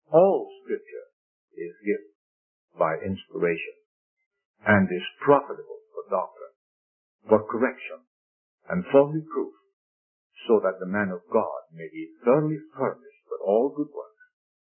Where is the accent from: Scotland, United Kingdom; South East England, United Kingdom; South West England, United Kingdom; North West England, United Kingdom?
Scotland, United Kingdom; When I was growing up in Scotland, there was a group of preachers that were going around